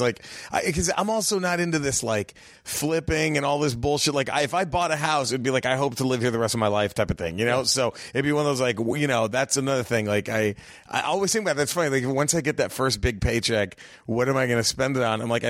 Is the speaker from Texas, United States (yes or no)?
yes; Dallas, Texas, United States; You know, and I'm from Dallas. So I was just, you know, I grew up around everybody. Like, the neighborhood we lived in was very, like, lower middle class.